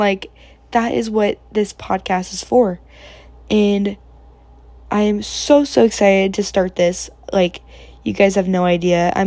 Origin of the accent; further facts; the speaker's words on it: California, United States; now in Arizona, United States; I'm from California. Again, I go to school in Arizona.